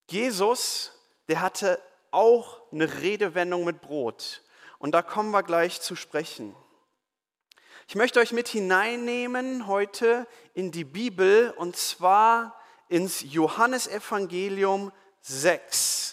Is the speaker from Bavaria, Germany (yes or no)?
no; Nümbrecht, North Rhine-Westphalia, Germany; in Nümbrecht, da wo ich aufgewachsen bin.